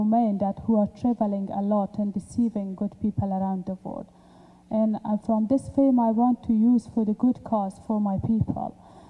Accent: Afghanistan; I come from Afghanistan and will go back too.

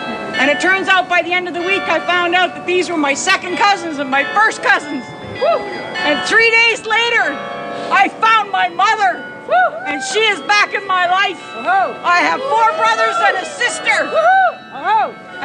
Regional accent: Sioux Lookout, Ontario, Canada; born there; Put my ad in the newspaper of the city of where I was born in Sioux Lookout.

